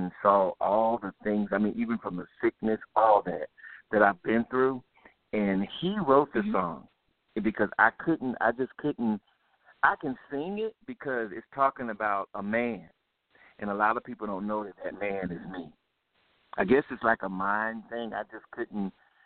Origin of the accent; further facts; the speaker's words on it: Cuba, Florida, United States; Okay. Well, I'm actually from Cuba, Florida, and I grew up in a gospel group with my family